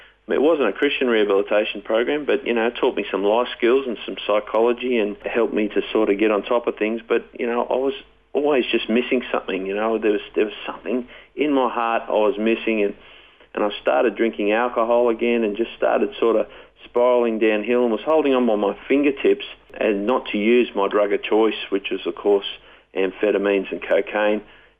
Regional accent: Brisbane, Queensland, Australia; Yeah, I was, I was brought up in Brisbane. You know, I was brought up in a relatively middle-class family, reasonable Christian upbringing

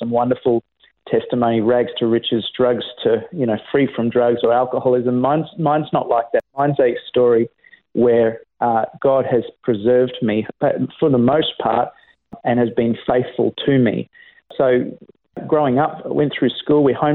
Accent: Brisbane, Queensland, Australia; also born or lived in Perth; I was born in Subiaco in Perth, but I was raised on the east coast of Australia, Brisbane, South Brisbane

